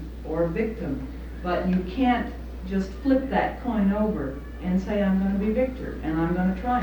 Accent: United States; because I think as an American, we tend to categorize that in some ways

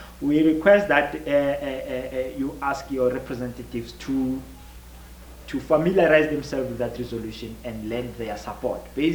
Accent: Johannesburg, Gauteng, South Africa; born there; I was born in Johannesburg. My mother is North Sotho, my father is Tswana.

